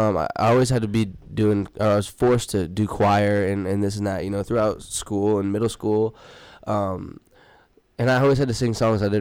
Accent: Terre Haute, Indiana, United States; I'm obviously from Terre Haute, so it's always cool to be close to home playing some shows

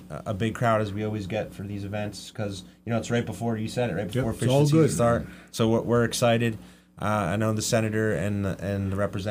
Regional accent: Jim Thorpe, Pennsylvania, United States; Born and raised in Jim Thorpe, I grew up fishing on the Lehigh.

